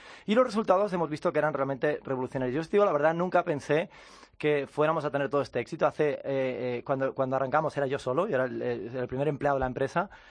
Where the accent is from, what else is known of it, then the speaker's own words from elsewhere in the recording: Galicia, Spain; como buen loco gallego, porque soy gallego